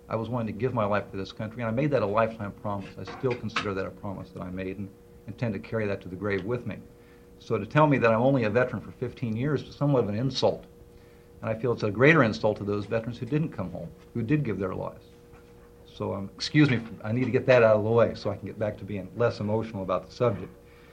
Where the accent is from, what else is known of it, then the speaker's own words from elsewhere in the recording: Eugene, Oregon, United States; maybe it's because I come from Eugene